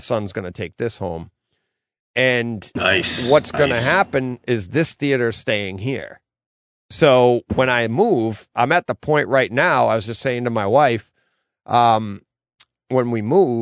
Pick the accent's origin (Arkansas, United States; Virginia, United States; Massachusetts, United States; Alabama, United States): Massachusetts, United States; Franklin; now in Douglas, United States; I grew up in Franklin.